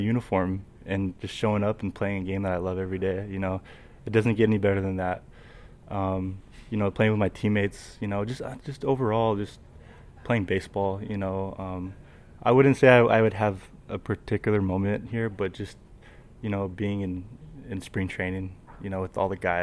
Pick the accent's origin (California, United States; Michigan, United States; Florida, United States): California, United States; Chino; the off season I was rehabbing back home, my hometown, Chino, California.